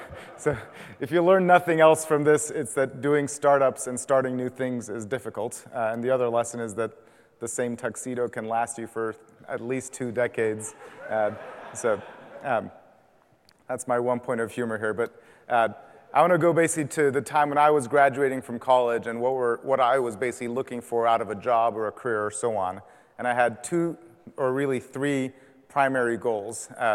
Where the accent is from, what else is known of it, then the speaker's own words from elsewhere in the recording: Iran; I learned it on my own when I was growing up in Iran.